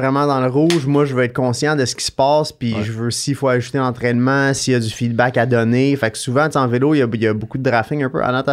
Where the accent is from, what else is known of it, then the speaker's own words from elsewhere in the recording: Montreal, Quebec, Canada; also born or lived in Trois-Rivières, Canada; Moi, je viens de Montréal, mais j'étais à l'école à Trois-Rivières au secondaire. Puis après ça, j'ai déménagé à Québec.